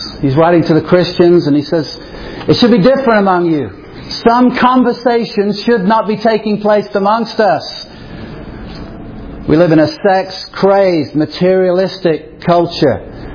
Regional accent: England, United Kingdom; I remember growing up in England

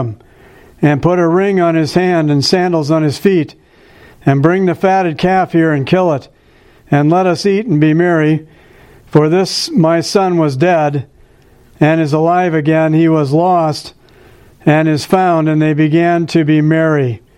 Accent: Davenport, Iowa, United States; Well, at any rate, we grew up there. I grew up there in Davenport. My two sisters, younger than me, Beth and Ann. And we went to First Presbyterian Church in Davenport, Iowa.

